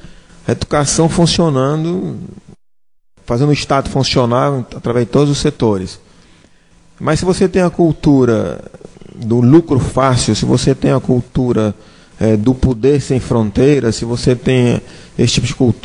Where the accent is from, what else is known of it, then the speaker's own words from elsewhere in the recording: Northeast Region, Brazil; Nós, enquanto nordestinos, enquanto brasileiros, ou seja, estendendo ao Brasil.